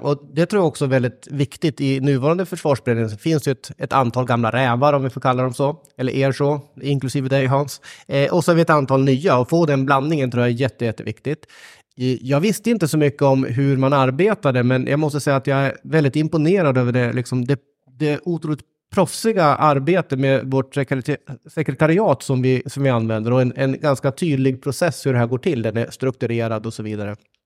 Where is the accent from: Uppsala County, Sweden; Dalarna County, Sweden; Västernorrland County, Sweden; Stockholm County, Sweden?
Västernorrland County, Sweden; Sundsvall; Den första spårvagnen man tillverkade, den gick i min hemstad Sundsvall.